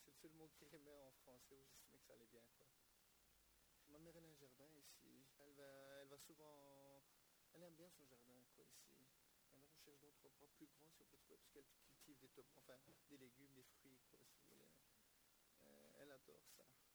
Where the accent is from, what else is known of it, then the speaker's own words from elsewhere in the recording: Trabzon, Turkey; On est de Trabzon plutôt, mais on nous surnomme